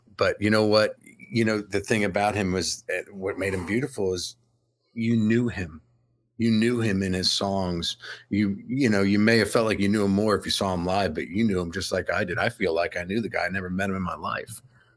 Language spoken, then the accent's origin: English; Blairstown, New Jersey, United States; No, I went there through middle school, and then I went to Blair Academy.